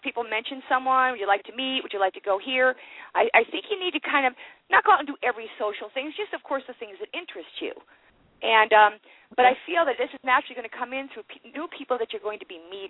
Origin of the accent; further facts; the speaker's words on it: Worcester, Massachusetts, United States; I'm from Worcester, Massachusetts, originally.